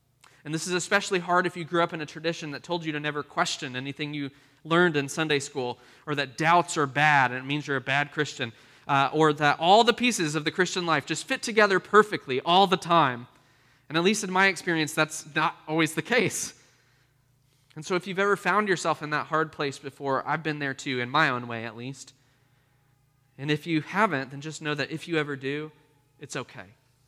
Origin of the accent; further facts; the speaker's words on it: Oklahoma, United States; You know, I grew up in church. I grew up in the Episcopal Church here in Oklahoma.